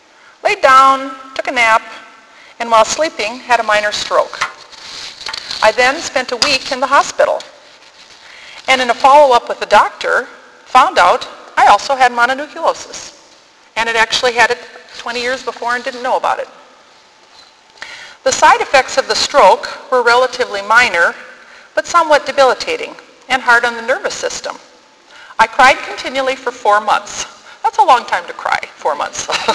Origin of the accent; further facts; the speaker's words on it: North Dakota, United States; I'm from North Dakota. And what we can do there is tell jokes, tell stories, and talk, and cook.